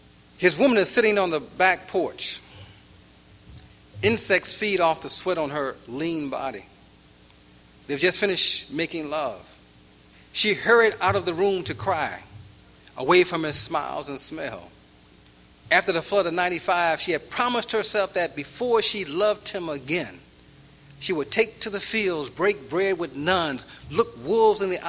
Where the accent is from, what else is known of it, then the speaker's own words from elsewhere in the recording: Detroit, Michigan, United States; also born or lived in Chicago; And we grew up around Pimps and Hoes slamming Cadillac doors on the Lower East Side of Detroit, Michigan, and the West Side of Chicago.